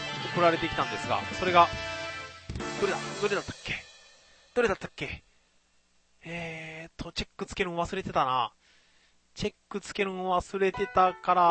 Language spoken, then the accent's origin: Japanese; Kagawa, Japan; 香川県の私の実家のうどん屋は大好評でございまして